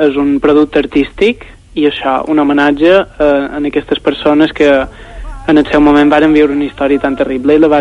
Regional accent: Ses Salines, Balearic Islands, Spain; la banda de música de Set Salines, que és el meu poble

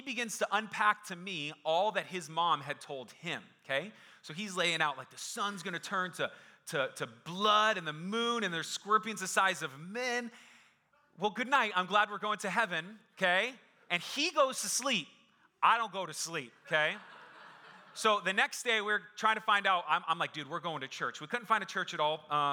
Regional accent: Phoenix, Arizona, United States; my dad was able to get me, brought me here back to the Valley, because I was born and raised in Phoenix

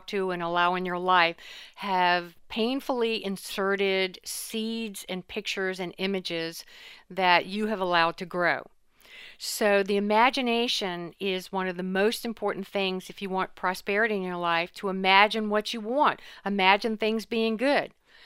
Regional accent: Chuckatuck, Virginia, United States; Growing up in Chuckytuck, Virginia, my parents were farmers as far back as we can trace

